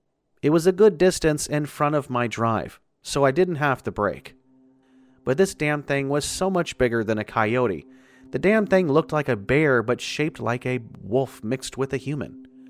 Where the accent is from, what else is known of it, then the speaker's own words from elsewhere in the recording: Ohio, United States; I am born and raised in Ohio, which is a Midwestern state for those of you that don't know where it is on the map.